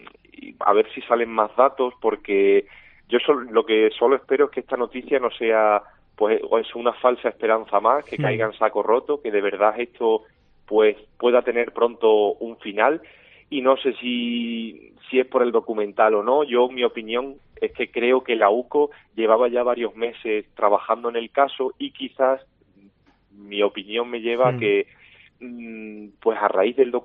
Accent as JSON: {"language": "Spanish", "town": "Oliva", "region": "Extremadura", "country": "Spain", "tie": "born or raised there", "said": "gracias a él también fue quien trajo el cine a mi pueblo, a Oliva."}